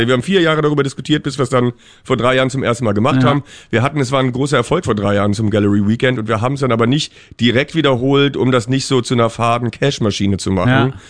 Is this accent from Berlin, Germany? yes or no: yes; Berlin, Germany; Ich sage, das ist aber ganz schwer in Berlin, wir haben ja kein Geld. Wir sind Berliner